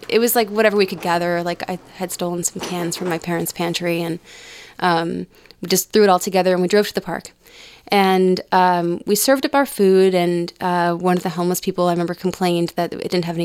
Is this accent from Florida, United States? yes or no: yes; Tampa Bay, Florida, United States; I'm from Tampa Bay. So.